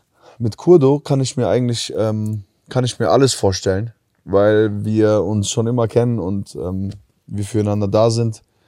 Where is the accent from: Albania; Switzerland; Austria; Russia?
Albania; Und was Firma betrifft, wir sind Albaner so.